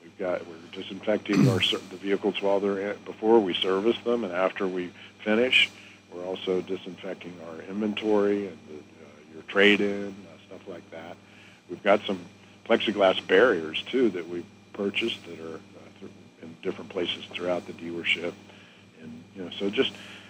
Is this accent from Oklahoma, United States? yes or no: yes; Bartlesville, Oklahoma, United States; Bartlesville's a great place.